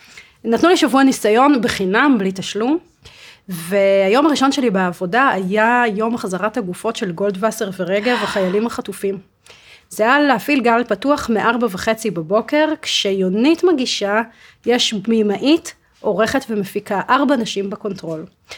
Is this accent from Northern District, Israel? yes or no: yes; Kfar Yehoshua, Northern District, Israel; גדלתי בעמק ישראל, במושב שנקרא כפר יהושע, התיישבות העובדת, עזרה הדדית